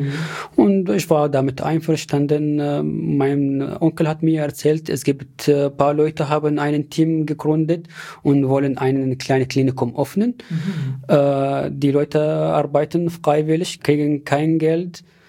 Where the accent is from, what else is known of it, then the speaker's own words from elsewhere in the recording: Aleppo, Aleppo Governorate, Syria; Ich komme aus Aleppo und Aleppo entfernt ungefähr 2 Stunden von Latakia.